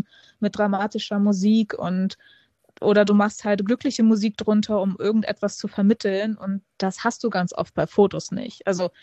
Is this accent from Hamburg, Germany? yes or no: yes; Hamburg, Germany; Ich bin ja gebürtige Hamburgerin